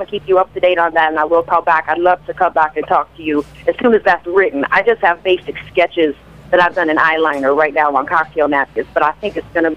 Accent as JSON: {"language": "English", "region": "New Jersey", "country": "United States", "tie": "born or raised there", "said": "I'm from New Jersey, you know what I'm saying? I grew up in New Jersey"}